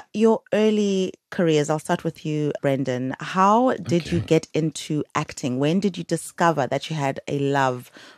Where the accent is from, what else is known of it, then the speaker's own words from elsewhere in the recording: Durban, KwaZulu-Natal, South Africa; we've invited Fezeka Mkabela, who's dialing in from Durban, my hometown